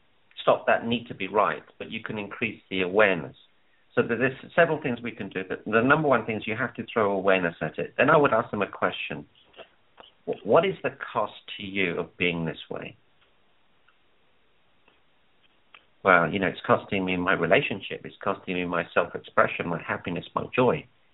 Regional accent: India; So, for example, as an Indian, we're all very keen for our children to get great grades.

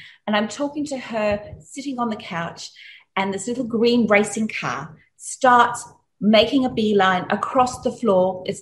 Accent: South Africa; You know, growing up in South Africa, we had some pretty strict, you know, rules of what was the correct way to behave.

